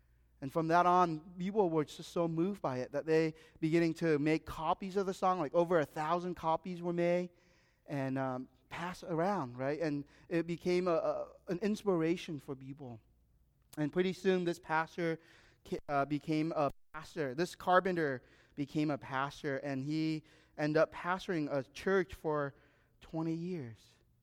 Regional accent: Vietnam; growing up in Vietnam, right, I used to be dragged by my mom to buy fish at the market, right, for food.

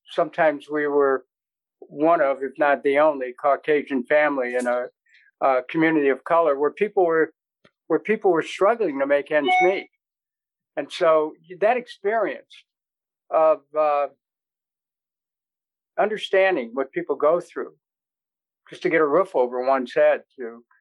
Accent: Cleveland, Ohio, United States; Well, I grew up in Cleveland, started at the beginning, the oldest of seven. My parents never owned a home.

